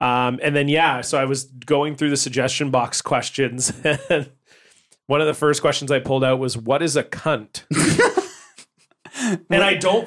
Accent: Ontario, Canada; moved away; So when I moved here from Ontario

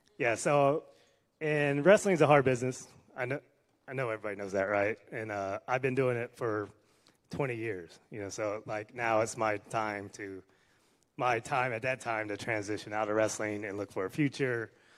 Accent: Austell, Georgia, United States; So I grew up in Georgia, a town called Austell. Like the town next to it was called Mableton

